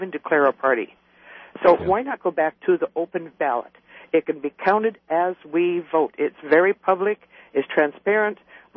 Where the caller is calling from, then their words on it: Centralia, Washington, United States; I'm calling from Centuria, Washington.